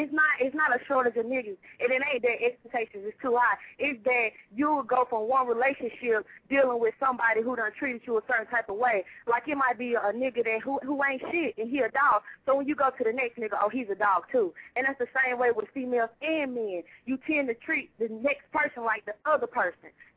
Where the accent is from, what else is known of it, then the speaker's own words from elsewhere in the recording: Charlotte, North Carolina, United States; I'm from Charlotte.